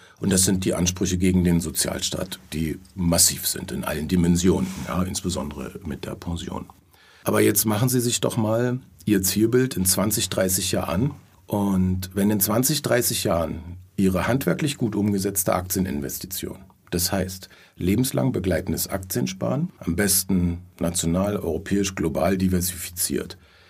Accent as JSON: {"language": "German", "region": "Berlin", "country": "Germany", "lives_now": "Austria", "said": "ich komme ja aus dem Failed State of Berlin"}